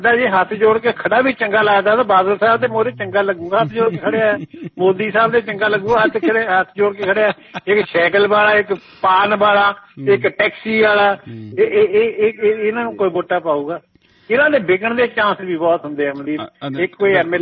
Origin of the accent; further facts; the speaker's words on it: Punjab, India; ਮੈਂ ਕੱਲ ਹੀ ਆਪਣੇ ਪਿੰਡ ਫੋਨ ਕੀਤਾ ਸੀ ਸਾਡੇ ਪਿੰਡ ਜਿਹੜਾ ਕੌਂਸਟੀਚੁਐਂਸੀ ਉਹ ਪੈਂਦੀ ਆ ਆਨੰਦਪੁਰ ਸਾਹਿਬ